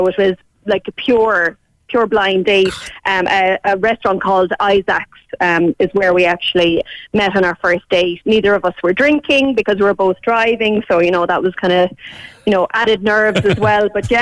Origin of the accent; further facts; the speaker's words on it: Munster, Ireland; now in Cork, Ireland; I'm from Tipperary, Johnny's from Cork, and we're living in Cork now.